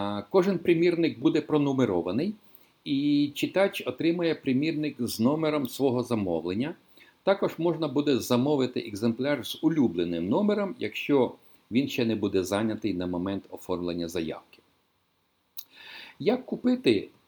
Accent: Oleshky, Kherson Oblast, Ukraine; А в моїх рідних Олешках на Херсонщині

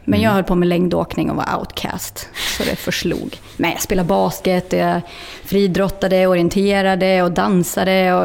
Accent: Ånge, Västernorrland County, Sweden; also born or lived in Östersund; Men min pappa tyckte att jag inte skulle växa upp i en storstad. Så vi flyttade till Ånge där han hade vuxit upp. Det är 10 mil ifrån Östersund. Så jag har ju liksom dubbelt medborgarskap, surjämte klyktattare, alltså Jämtland Medelpad.

